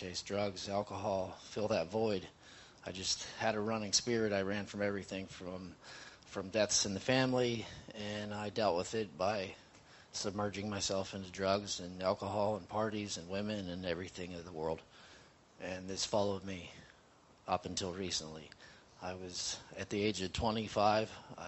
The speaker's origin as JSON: {"language": "English", "region": "Pennsylvania", "country": "United States", "said": "I'm 41 years old, and I'm from Pennsylvania."}